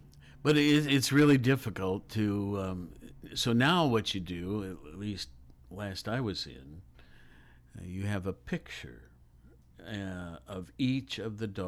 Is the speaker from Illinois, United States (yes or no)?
no; Worthington, Ohio, United States; but I remember growing up in Worthington, our dogs had a tag, a license.